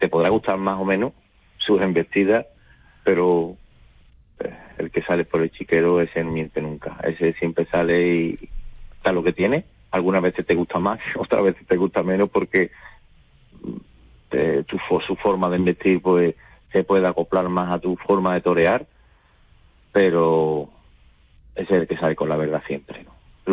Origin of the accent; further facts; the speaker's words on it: Seville, Andalusia, Spain; Aún siendo sevillano, ¿no? Sevilla también me acogió